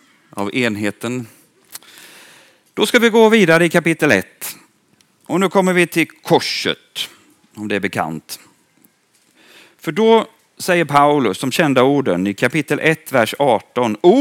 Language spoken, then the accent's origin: Swedish; Östergötland, Sweden; han är begravd ganska nära där jag kommer ifrån. I Torpa kyrkogård.